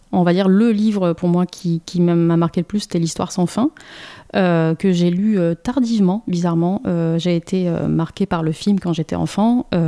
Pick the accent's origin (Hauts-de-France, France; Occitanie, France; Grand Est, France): Occitanie, France; Nîmes; Je suis d'origine de Nîmes. J'ai fait les beaux-arts là-bas.